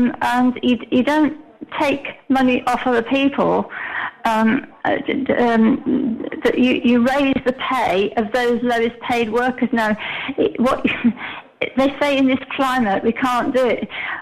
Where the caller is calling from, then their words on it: Alicante, Valencian Community, Spain; Hi, Giles. It's … Alicante.